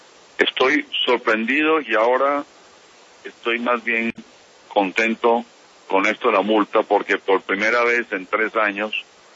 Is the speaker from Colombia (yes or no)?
yes; Colombia; no sé si usted sabe que soy colombiano